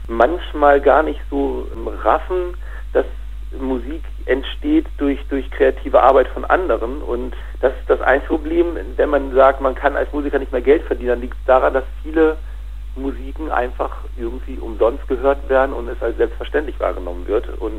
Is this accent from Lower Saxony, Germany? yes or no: yes; Hannover, Lower Saxony, Germany; Ich komme ja aus Hannover und habe hier auf den umliegenden Dörfern viele Freunde